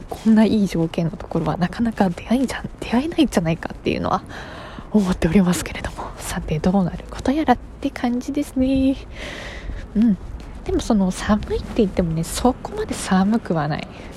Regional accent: Fuchu, Tokyo, Japan; 東京生まれ、東京育ち、何の変哲もございません。東京の府中市というところが出身でございます。競馬場が盛り上がるあの町ですね。

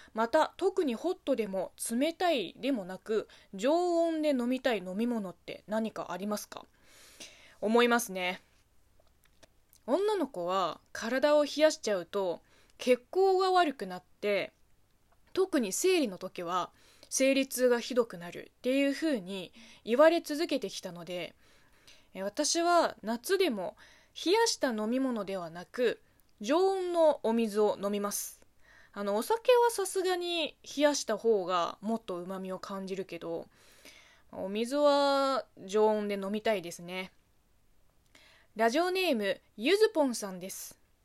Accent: South China, China; 私も地元が中国の南の方で、地元の方言は、どっちかというと中国の標準語マンダリン語より広東語の方が近い気がしますね。

